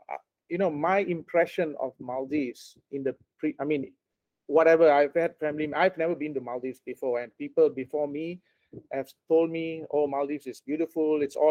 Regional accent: Malaysia; Because I'm a Malaysian

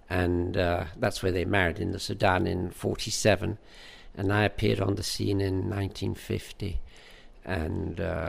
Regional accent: London, United Kingdom; born there; also born or lived in Jamaica / Dundalk; I was born in London. Then at 3 months, we went to Jamaica, and two of my brothers were born in there. And then from there, she came back. She came back to Ireland. I remember bits and pieces of Dundalk, renting a house

